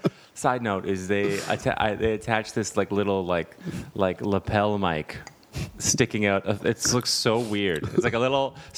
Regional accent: Canada; We're from Canada

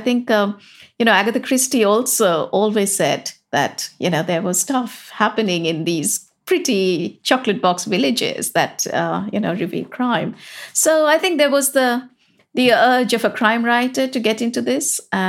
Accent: England, United Kingdom; And this is part of being English, is that we have the best justice system.

